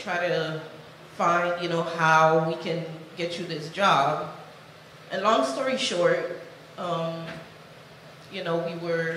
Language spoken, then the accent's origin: English; Miami, Florida, United States; I'm from Miami.